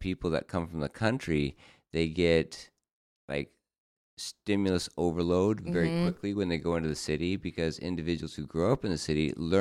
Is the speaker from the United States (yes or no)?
yes; Sandpoint, Idaho, United States; born or raised there; also born or lived in Salt Lake City, United States